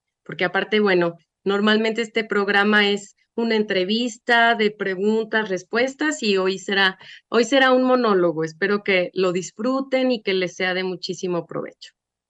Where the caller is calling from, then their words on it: Mexico; Yo estoy en México. Por eso mi acento es diferente a ese acento divino argentino que tanto me gusta, tan amoroso, tan armonioso.